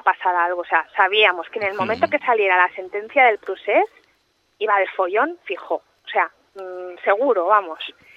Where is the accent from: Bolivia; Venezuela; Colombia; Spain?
Spain; porque somos españoles, formamos parte de España